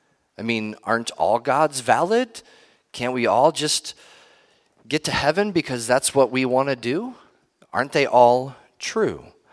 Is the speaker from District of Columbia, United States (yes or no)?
no; Ohio, United States; in Ohio, I'll just use that because I'm from Ohio, they have lots of rain, lots of rivers, lakes.